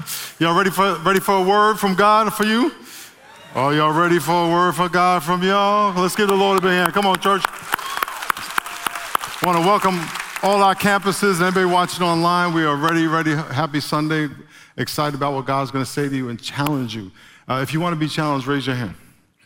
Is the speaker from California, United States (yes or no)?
no; New York, United States; I grew up in New York. I didn't even know where Connecticut was, but I grew up in New York, and it was right next to us.